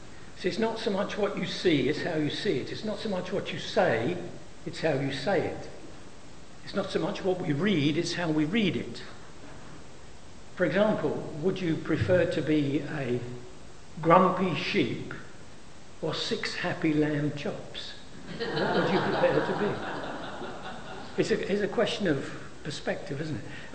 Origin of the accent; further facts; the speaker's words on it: Poplar, London, United Kingdom; accent: Cockney; I come from Poplar in the East End of London. I'm a true Cockney, and I have a Cockney sense of humour as well